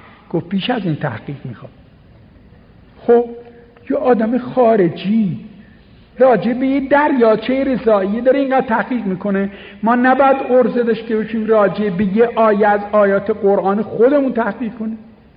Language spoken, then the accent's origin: Persian; Isfahan, Iran; گفت که شما ایرانی هستی؟ خیلی قشنگ صحبت میکرد ایرانی. گفتم بله. اهل کجا هستی؟ گفتم اصفهان.